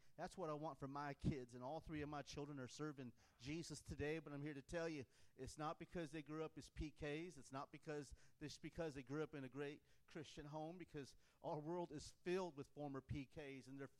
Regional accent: California, United States; now in Georgia, United States; We love living by the ocean because we are from California.

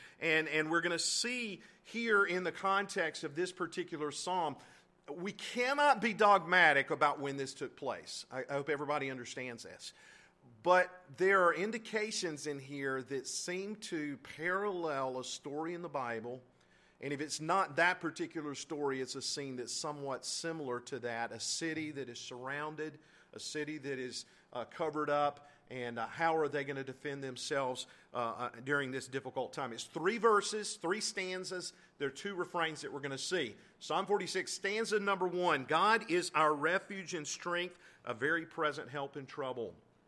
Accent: South Carolina, United States; I led a group of senior citizens to Charleston, South Carolina, in my home state

